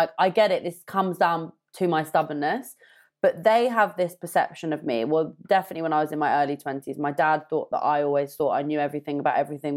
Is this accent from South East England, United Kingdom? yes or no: no; London, United Kingdom; Because I was like 21 at the time. So I was like, you know, I'm from North London.